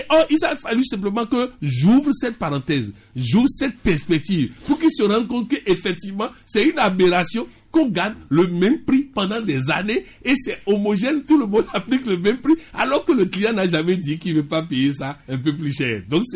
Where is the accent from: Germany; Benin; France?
Benin; Je suis originaire du Bénin.